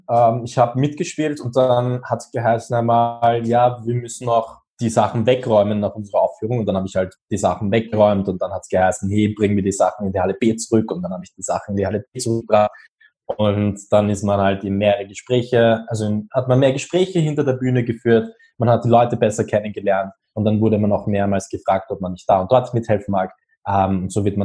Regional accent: Austria; Ich bin 24 und komme aus Österreich.

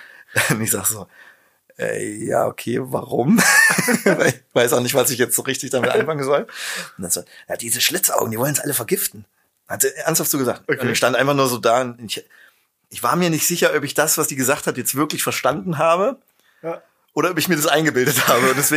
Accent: East Germany, Germany; ich bin Ossi und bin in Schmalkalden geboren.

